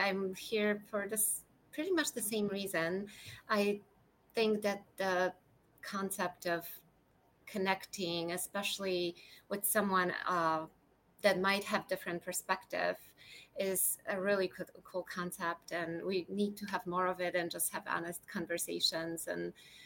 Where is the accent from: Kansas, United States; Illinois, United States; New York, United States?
Kansas, United States; Topeka; born there; now in Wichita, United States; I was born in Topeka, Kansas, and moved to Wichita, Kansas for college 5 years ago.